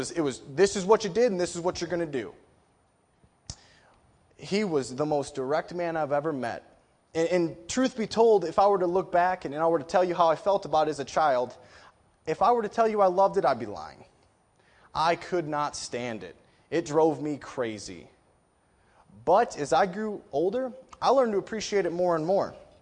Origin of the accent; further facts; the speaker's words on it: Detroit, Michigan, United States; I grew up in Detroit, Michigan, which we'll talk about a little bit later.